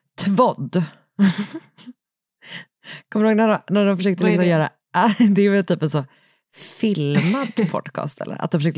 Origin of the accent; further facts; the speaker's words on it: Gothenburg, Västra Götaland County, Sweden; I år så sänds det ju från från min hemstad.